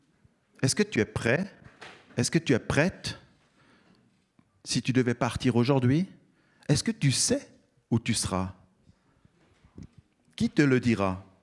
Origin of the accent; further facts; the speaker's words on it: Switzerland; j'ai grandi en Suisse, je suis Suisse et je souffre avec mon peuple.